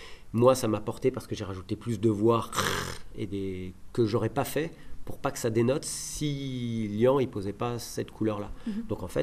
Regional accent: Auvergne-Rhône-Alpes, France; On vient de Rhône-Alpes

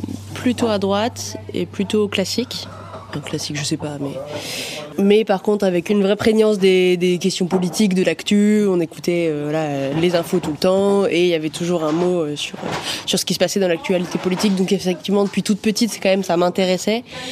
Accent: Lyon, Auvergne-Rhône-Alpes, France; now in Valence, France; j'ai 28 ans. J'habite à Valence depuis 3 ans et demi et je suis originaire de Lyon.

